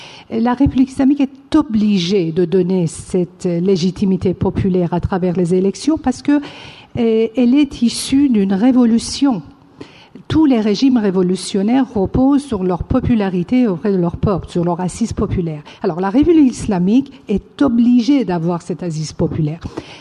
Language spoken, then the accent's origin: French; France; moi, en tant que Française